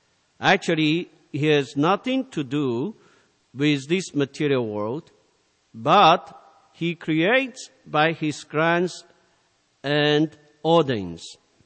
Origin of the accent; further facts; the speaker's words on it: China; English is a second language; See, I was born in China, and I was raised in the atheistic way of life.